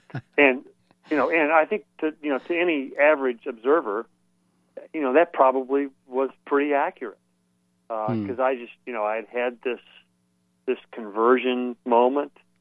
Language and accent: English; Texas, United States; My folks were from sort of diehard Presbyterians from the Midwest, and I grew up in Texas.